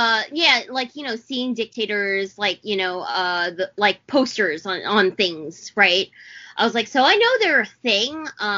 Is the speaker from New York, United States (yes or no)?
yes; New York, United States; Yes, I'm from New York.